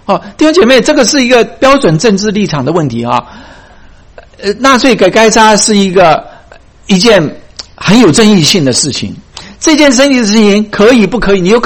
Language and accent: Chinese; China; now in United States; 我是你的，我也是从你那边来的。你在我的里边，但是我在你的外面生活居住。我今天在美国，不是在中国。